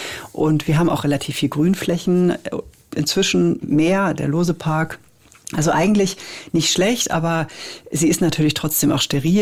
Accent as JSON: {"language": "German", "country": "Switzerland", "said": "Also ich bin ja Schweizerin eben auch selber."}